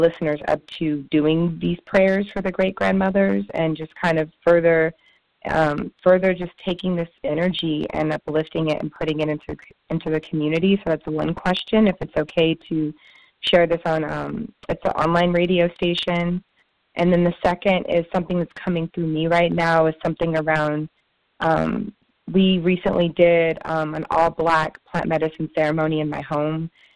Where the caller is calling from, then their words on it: Oakland, California, United States; I'm calling from Oakland, California.